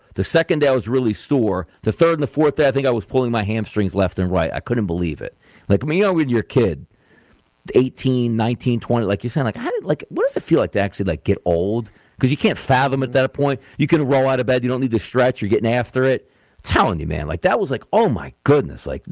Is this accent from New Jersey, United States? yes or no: yes; New Jersey, United States; born there; My wife was born in Philadelphia, South Philadelphia. I was born in New Jersey.